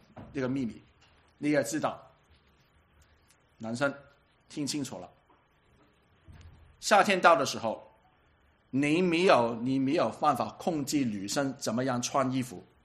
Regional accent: Hong Kong; Chinese is a second language; moved away as an adult; now in Vancouver, Canada; 你知道我是香港人啊，我很年纪比较大一点才来在加拿大的时候，所以我现在可以讲英文已经是感谢神的了。没有办法讲英文，我总有口音的

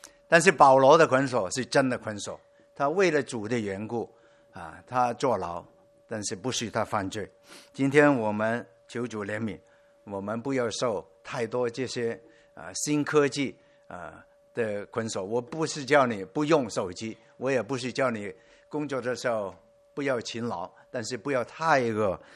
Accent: Hong Kong; 我来自香港的，香港是已经是白天

